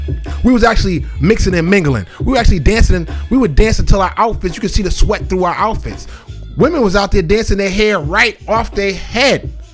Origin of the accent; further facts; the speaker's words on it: Boston, Massachusetts, United States; I am from the era of the 90s. That's when I came of age. I'm from Boston.